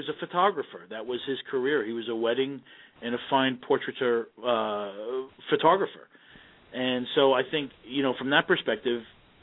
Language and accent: English; New York, United States; now in Dallas, United States; even though I'm from New York, I currently reside right outside of Dallas, Texas.